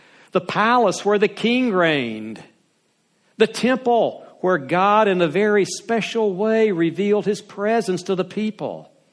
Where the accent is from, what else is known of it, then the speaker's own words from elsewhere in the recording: United States; In my hometown in America